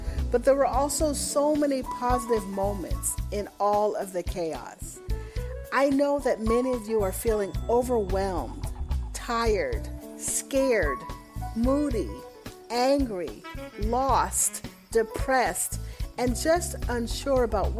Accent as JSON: {"language": "English", "town": "Montreal", "region": "Quebec", "country": "Canada", "lives_now": "Dallas, United States", "said": "I am from Montreal, LaSalle to be exact, but I live in Dallas."}